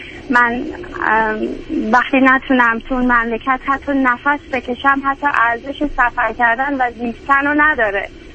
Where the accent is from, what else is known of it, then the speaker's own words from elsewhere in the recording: Iran; moved away; با اینکه خب با شرایط بسیار سختی من از ایران اومدم، یعنی فکرشو بکنین من از پشت بوم خونه فرار کردم